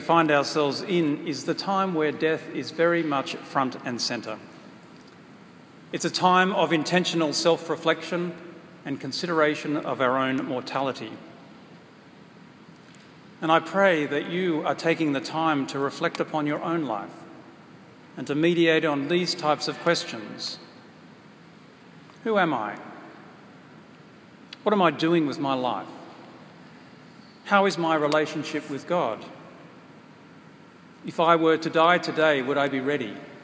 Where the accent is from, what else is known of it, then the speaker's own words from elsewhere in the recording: Australia; moved away as an adult; now in United States; When I was growing up in Australia, the culture was very much British-centric. But by that time I left Australia to come here